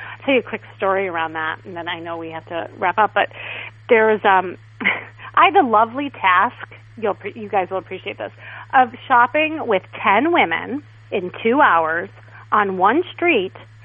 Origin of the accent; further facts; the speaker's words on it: Chicago, Illinois, United States; now in Los Angeles, United States; I find myself always having to introduce myself like, but I'm from Chicago. Like, I never say I'm from LA.